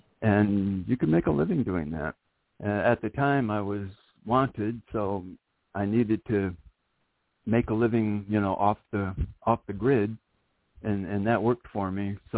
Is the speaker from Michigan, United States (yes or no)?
yes; Ithaca, Michigan, United States; also born or lived in Texas; Originally, I'm from Ithaca, Michigan, which is a very, very small town right at the very center of Michigan. Lived for a number of years in Texas, where it is summer all the time.